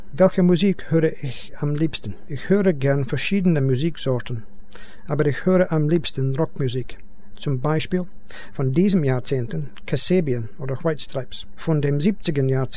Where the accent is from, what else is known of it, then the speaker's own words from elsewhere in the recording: Scotland, United Kingdom; German is a second language; now in England, United Kingdom; ich komme ursprünglich aus Schottland. Aber ich wohne heutzutage in England.